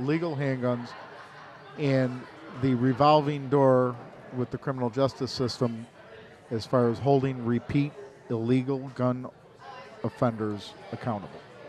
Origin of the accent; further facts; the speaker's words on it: Chicago, Illinois, United States; Our guys, I really do, not because I'm from Chicago, I really think our guys are the best in the world.